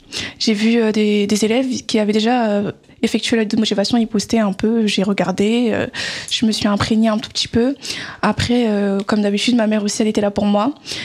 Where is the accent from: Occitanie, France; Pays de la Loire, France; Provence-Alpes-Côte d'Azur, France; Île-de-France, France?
Île-de-France, France; Paris; J'ai mis en Bretagne, Poitiers, Limoges, alors que je suis de Paris.